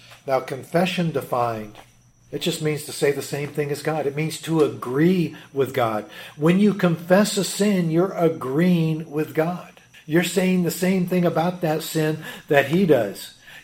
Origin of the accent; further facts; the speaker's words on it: Ireland; My anger is not just because I'm Irish.